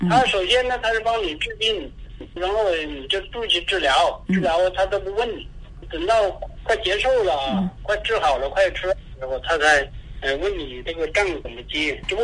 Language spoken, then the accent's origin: Chinese; Hubei, China; 比如说原来在湖北，我是湖北人嘛。